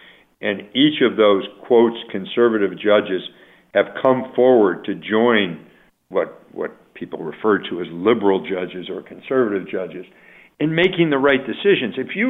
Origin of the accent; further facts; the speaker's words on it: Buffalo, New York, United States; accent: Buffalo; And again, it's generally, Pat, in the... my Buffalo accent just came out.